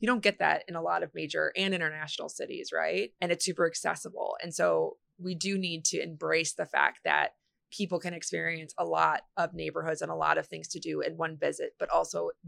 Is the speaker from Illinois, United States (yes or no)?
yes; Chicago, Illinois, United States; And I think as a Chicagoan, you have to think about how you navigate the city in your day to day, right?